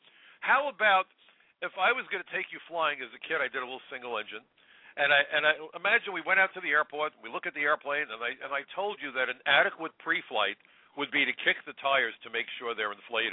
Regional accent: New York, United States; I'm a New Yorker. I went to Brooklyn College. You can't be more Brooklyn than that.

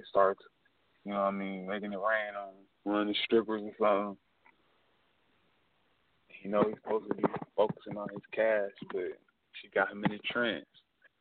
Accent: Portland, Oregon, United States; But I'm from Portland, Oregon. And, you know, things are a little different out there. Well, not a little different. They're way different out there than they are out here.

